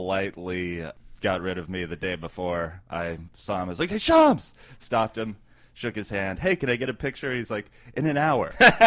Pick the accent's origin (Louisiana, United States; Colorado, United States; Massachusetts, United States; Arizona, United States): Colorado, United States; Denver; I'm from Denver, but I'm not Chauncey.